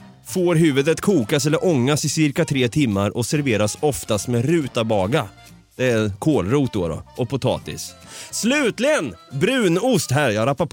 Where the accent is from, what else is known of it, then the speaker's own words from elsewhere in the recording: Sweden; jag är svensk nu, de hör att jag pratar svenska.